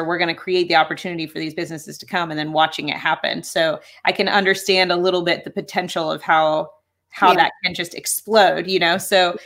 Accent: Denver, Colorado, United States; I grew up in Denver, Colorado, and it's become in the last 10 years like so much different of a place than when I lived there

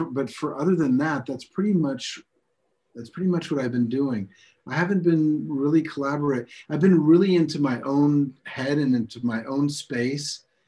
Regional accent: New York, United States; now in France; I'm a New Yorker. I'm used to being able to shop at 3 o'clock in the morning if I want to.

